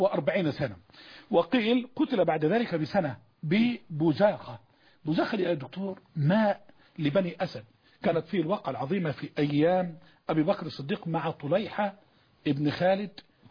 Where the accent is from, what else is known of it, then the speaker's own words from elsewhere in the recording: Egypt; إحنا كمصريين